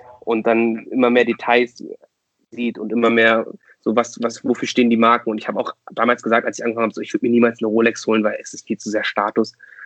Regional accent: Berlin, Germany; Ich bin geboren in Berlin. Aufgewachsen und geboren in Berlin.

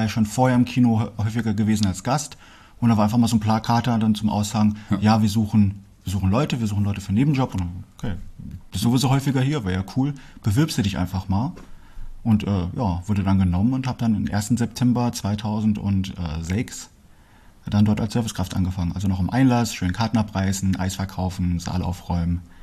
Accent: Herbststein, Hesse, Germany; now in Fulda, Germany; Aber ja, ich bin halt auf dem Dorf aufgewachsen, Herbststein, klar, aber ich hat mich relativ dann schnell auch nach Fulda gezogen, als ich mit dem Studium angefangen habe.

